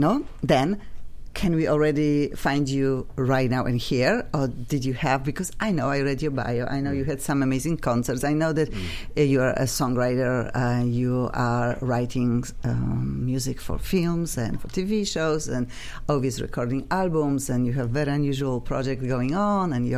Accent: Poland; moved away as an adult; now in United States; You know, we have something in common because obviously I am from Poland, but I'm in America 25 years

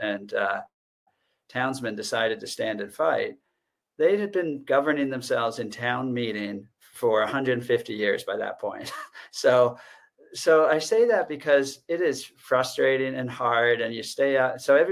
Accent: Concord, New England, United States; And, I'm from New England. We have town meeting. We've had town meeting for 400 years as our form of government.

